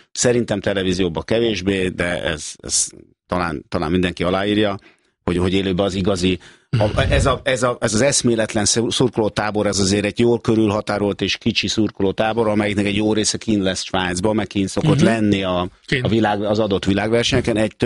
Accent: Hungary; Mondtuk, hogy igen, magyarok vagyunk.

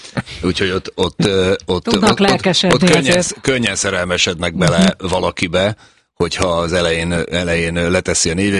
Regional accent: Hungary; ott valahol mondtam, hogy magyar vagyok, 3 napig nem engedtek fizetni. Pusztán ezért, mert hogy magyar vagyok

